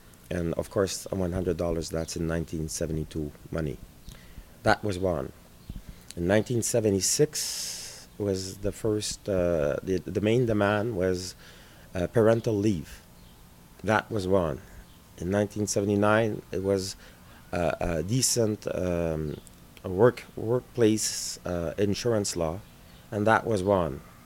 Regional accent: Rouyn-Noranda, Quebec, Canada; also born or lived in Kirkland Lake; And then when I came back to my Rouyn Noranda, which had become by then my hometown, because we moved from Kirkland Lake to Noranda, which is 54 miles from Ontario to Quebec.

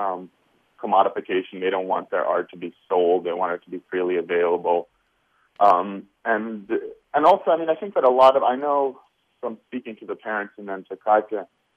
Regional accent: Moscow, Russia; now in United States; in addition to being Russian and growing up in Moscow, I felt like I shared so many aesthetic kind of interests and tensions with the girls, and so I grew up listening to a lot of punk rock

